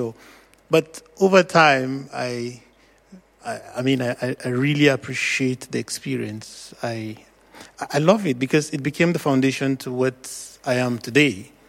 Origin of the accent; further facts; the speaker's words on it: Jos, Plateau, Nigeria; born there; I was born in Jos, the middle belt of Nigeria.